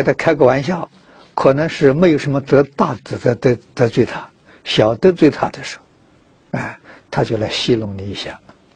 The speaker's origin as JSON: {"language": "Chinese", "town": "Wuhu", "region": "Anhui", "country": "China", "tie": "born or raised there", "said": "我们家乡呢出米，啊，是属于芜湖这个产米的地区，"}